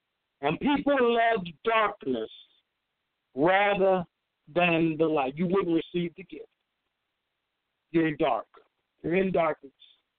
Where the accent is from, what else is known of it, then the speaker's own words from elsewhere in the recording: Des Moines, Iowa, United States; Back to my hometown, Des Moines, Iowa.